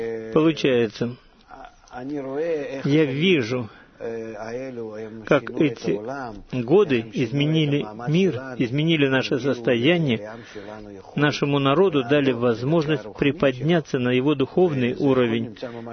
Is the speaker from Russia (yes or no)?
yes; Russia; moved away; Когда я приехал из России, из того места, где жили евреи, там маленький городок